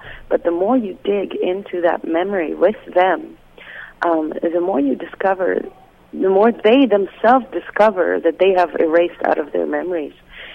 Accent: Israel; growing up in Israel

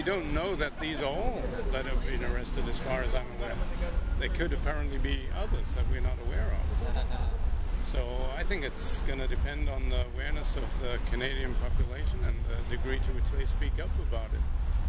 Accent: South Africa; I'm originally from South Africa

